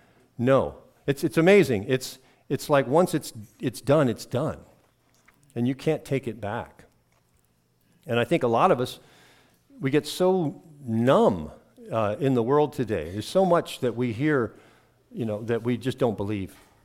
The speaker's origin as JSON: {"language": "English", "town": "Washington", "region": "District of Columbia", "country": "United States", "tie": "born or raised there", "also_born_or_lived": "Colorado", "moved": "as an adult", "said": "I'm an East Coast boy. I grew up in the Washington, D.C. metro area. People in that neighborhood speak a lot, and they don't pause 10 seconds before they tell you what they think of you."}